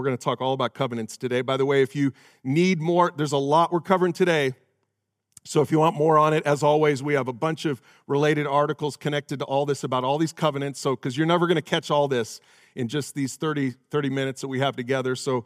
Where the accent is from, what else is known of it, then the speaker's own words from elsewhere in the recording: Chicago, Illinois, United States; And I grew up in Chicagoland.